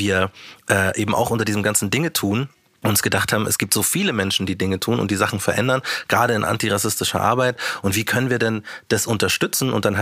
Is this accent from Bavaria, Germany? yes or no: yes; Munich, Bavaria, Germany; Also ich bin ja Münchner und ich war früher DJ.